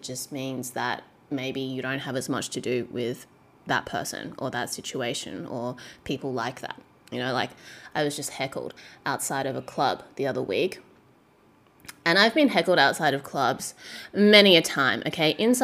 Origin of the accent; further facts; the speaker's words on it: Australia; born there; I'm from Australia, like, I was born here.